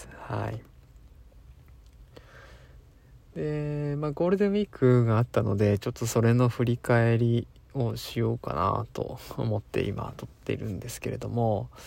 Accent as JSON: {"language": "Japanese", "region": "Fukushima", "country": "Japan", "moved": "as an adult", "said": "ゴリゴリの福島県出身ですので、めちゃくちゃなまるんですよ、帰ったら。"}